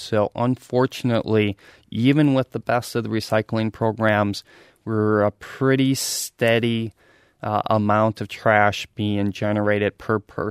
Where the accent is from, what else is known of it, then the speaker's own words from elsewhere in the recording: Stanley, Wisconsin, United States; I grew up in Stanley, Wisconsin, not too far from Eau Claire